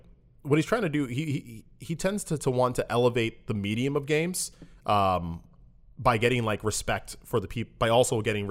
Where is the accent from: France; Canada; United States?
Canada; I am Canadian.